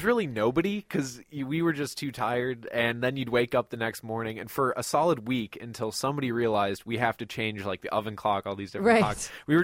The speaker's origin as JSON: {"language": "English", "country": "Ireland", "said": "Yeah, that's as you do as an Irish person. That's what you do."}